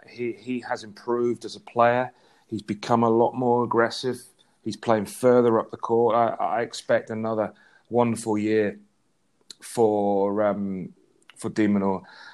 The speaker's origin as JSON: {"language": "English", "country": "Ethiopia", "said": "And I was originally from Ethiopia"}